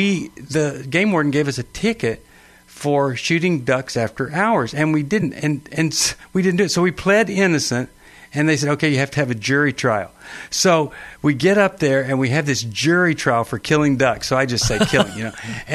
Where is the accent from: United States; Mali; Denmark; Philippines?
United States; Texas; Growing up in Texas was quite fun.